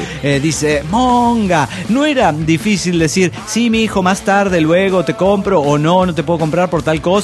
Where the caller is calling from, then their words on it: Lima, Peru; de Lima, Perú.